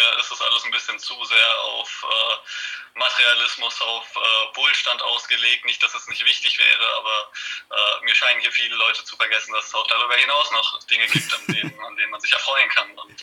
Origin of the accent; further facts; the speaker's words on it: North Rhine-Westphalia, Germany; now in Düsseldorf, Germany; Ich komme ursprünglich aus dem Ennepe-Ruhr-Kreis, bin jetzt mittlerweile aber nach Düsseldorf gezogen und fühle mich mittlerweile auch wirklich hier heimisch. Also, würde es als Wahlheimat beschreiben.